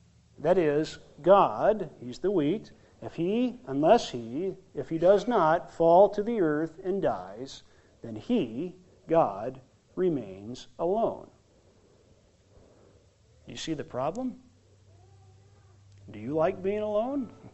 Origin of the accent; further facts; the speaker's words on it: South Dakota, United States; Farmers in my home state of South Dakota know that if you don't plant the seed of wheat, you won't get any grain.